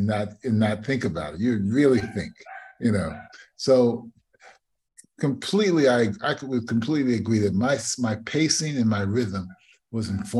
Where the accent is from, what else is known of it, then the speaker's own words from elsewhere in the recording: New York City, New York, United States; I grew up in East Harlem on 99th Street and 2nd Avenue in New York City in the night from 1955 to 1972.